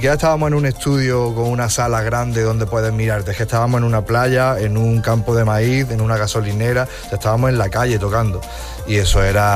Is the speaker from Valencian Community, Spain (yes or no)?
no; Córdoba, Andalusia, Spain; Que es Córdoba, yo soy de Córdoba.